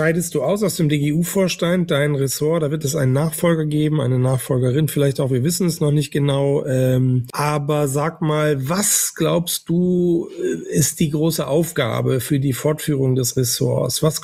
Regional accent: Northern Germany, Germany; Ich bin ja ein Norddeutscher.

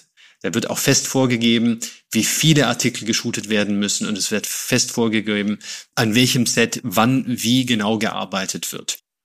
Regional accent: Stuttgart, Baden-Württemberg, Germany; ich komme aus Stuttgart

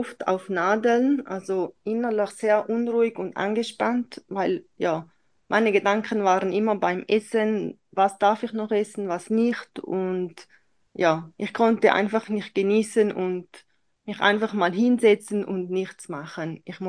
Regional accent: Switzerland; Und wie man es hört, ich komme aus der Schweiz.

